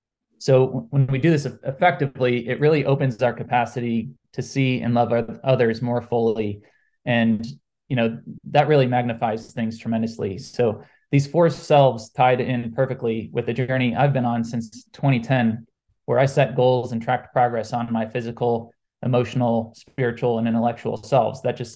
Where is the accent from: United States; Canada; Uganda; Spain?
United States; St. Louis, Missouri; So I was born and raised in St. Louis. I'm the seventh of eight children